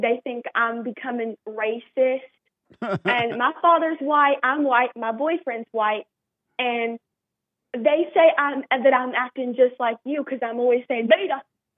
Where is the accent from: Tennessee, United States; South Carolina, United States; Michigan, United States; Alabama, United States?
Alabama, United States; McMullen; moved away; I was born in McMullen, Alabama, and I'm living in Indiana now, but I was born there. And it's a real small town